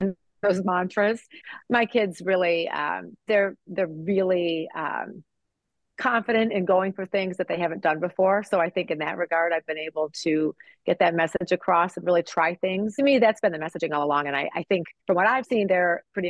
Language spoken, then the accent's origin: English; Ohio, United States; moved away as an adult; now in Boston, United States; So I decided from my home state of Ohio that I would move and apply to graduate school and ended up in Boston.